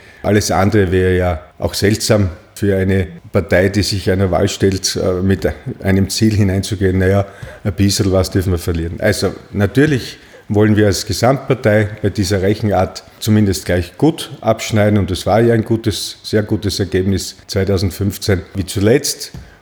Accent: Klagenfurt, Carinthia, Austria; born there; Mein Geburtsort Klagenfurt resultiert einzig und allein aus einem berufsbedingten Aufenthalt meiner Eltern in Kärnten in dieser Zeit. Und 6 Wochen später war ich auch schon wieder in Graz und bin seither in Graz.

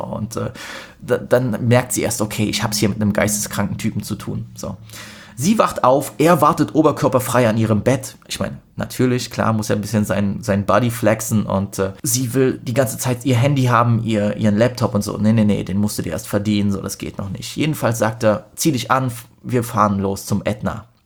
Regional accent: Poland; Ich habe es als Pole total gefeiert

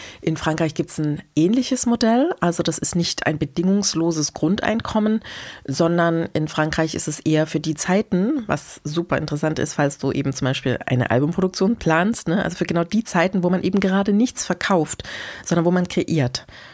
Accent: Germany; mir ging es so als Deutsche so ein bisschen kurz zusammen. Aber wenn ich das mal weiterdenke, unsere Identität als Deutsche heute

